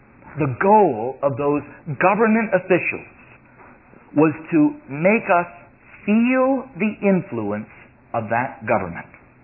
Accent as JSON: {"language": "English", "region": "New York", "country": "United States", "said": "I felt right at home as a New Yorker."}